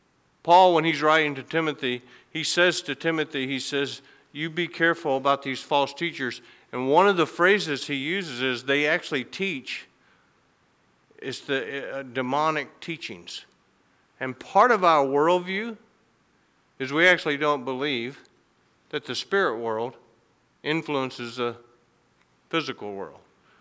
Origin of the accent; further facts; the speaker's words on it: the South, United States; why did kids say Mr. Harrington when I was growing up in the South, but they said Carl or Virginia in the Midwest?